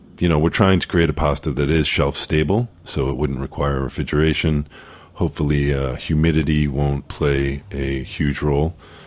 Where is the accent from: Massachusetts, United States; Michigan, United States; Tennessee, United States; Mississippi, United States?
Massachusetts, United States; Cambridge; So I'm from Cambridge, so the Boston area obviously is very dear to me.